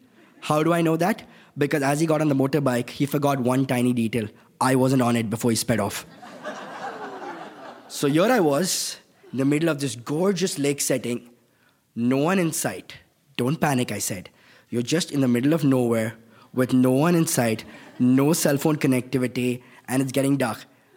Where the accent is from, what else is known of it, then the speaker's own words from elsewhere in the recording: Mumbai, Maharashtra, India; I grew up in Bombay, India, on the West Coast.